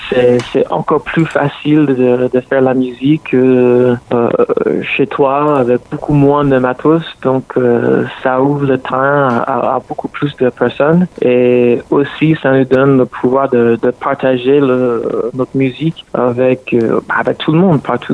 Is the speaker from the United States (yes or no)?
yes; Atlanta, Georgia, United States; French is a second language; Moi, je viens d'Atlanta à la base, et il y a plein de rappeurs qui sortent là-bas avec les sons différents.